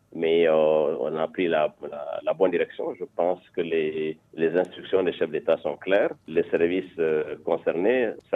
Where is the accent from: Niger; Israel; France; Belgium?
Niger; moi, en tant que Nigérien, je souhaitais réellement que une génération plus jeune prenne la relève